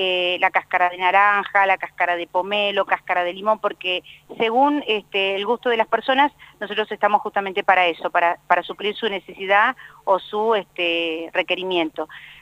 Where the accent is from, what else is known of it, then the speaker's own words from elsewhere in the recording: Salta, Argentina; lo que nos identifica, digamos, como salteños o como argentinos